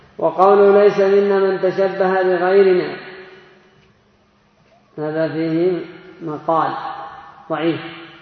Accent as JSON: {"language": "Arabic", "country": "Yemen", "said": "عندنا في اليمن هذه الجنبية بس قد صارت يعني مألوفة عند الناس"}